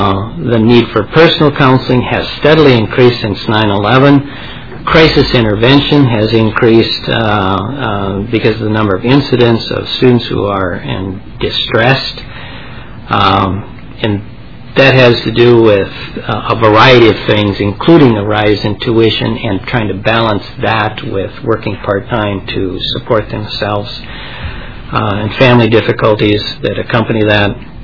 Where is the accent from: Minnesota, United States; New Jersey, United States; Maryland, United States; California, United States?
Minnesota, United States; Rochester; I'm from Rochester, Minnesota, at Rochester Community and Technical College.